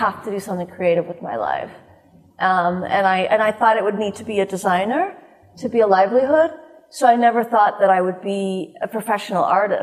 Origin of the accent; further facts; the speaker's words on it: Utah, United States; also born or lived in Idaho; I grew up in Utah and Idaho.